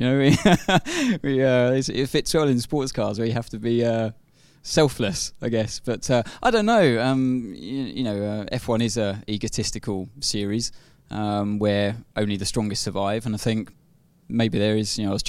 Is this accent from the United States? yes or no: no; United Kingdom; I mean, being a Brit myself, it's easy to appreciate.